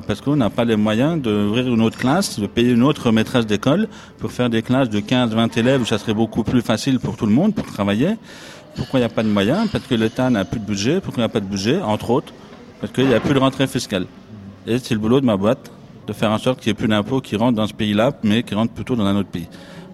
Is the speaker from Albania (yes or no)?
no; France; je suis français